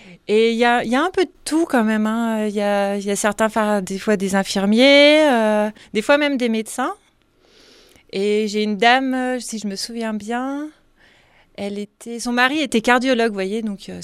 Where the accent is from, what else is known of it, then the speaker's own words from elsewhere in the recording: Auvergne-Rhône-Alpes, France; Alors, je viens de Savoie.